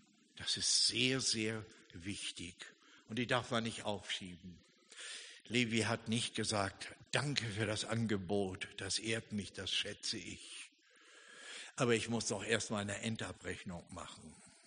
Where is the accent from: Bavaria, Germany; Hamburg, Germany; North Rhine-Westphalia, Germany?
Hamburg, Germany; in meiner Heimatstadt Hamburg.